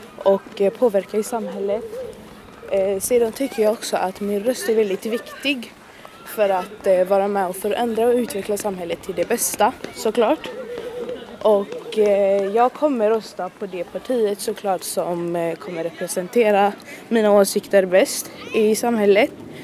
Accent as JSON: {"language": "Swedish", "town": "Gothenburg", "region": "Västra Götaland County", "country": "Sweden", "tie": "born or raised there", "said": "Jag är 18 år. Jag är född och uppvuxen i Hammarkullen, har bott där hela mitt liv."}